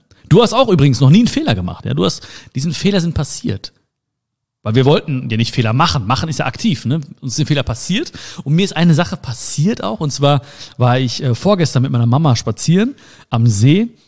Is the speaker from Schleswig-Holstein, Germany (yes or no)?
no; Hagen, North Rhine-Westphalia, Germany; vor allen Dingen auch in NRW, vor allen Dingen auch in Hagen, in meiner Heimatstadt und in der Stadt, wo ich geboren bin.